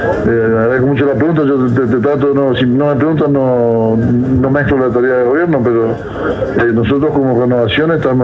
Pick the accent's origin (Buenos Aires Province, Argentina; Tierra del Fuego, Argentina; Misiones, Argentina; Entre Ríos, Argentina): Misiones, Argentina; Oberá; Oberá a mi pueblo, con un cariño especial.